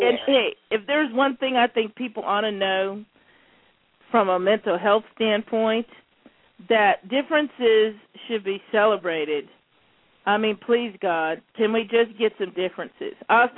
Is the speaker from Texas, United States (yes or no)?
no; Washington, United States; born there; I was born in Washington State, but my family's from the South. They're from Louisiana, Shreveport, Louisiana, and they migrated here... sort of in a group.